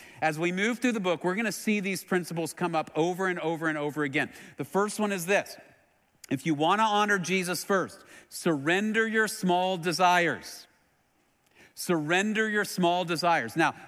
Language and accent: English; Texas, United States; I'm from Texas, so I love Tex-Mex, probably my favorite genre of food.